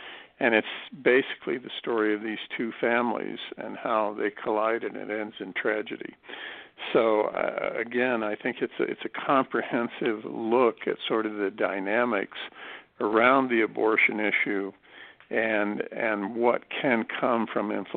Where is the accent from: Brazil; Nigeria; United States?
United States; Kansas; one of the themes you'll pick up here is that, you know, I'm from Kansas.